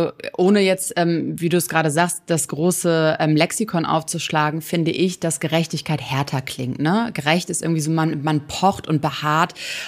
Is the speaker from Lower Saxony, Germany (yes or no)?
yes; Cuxhaven, Lower Saxony, Germany; Ich bin in einer Kleinstadt groß geworden in Cuxhaven, die in den 50ern und 60er Jahren von der Fischindustrie sehr dominiert war.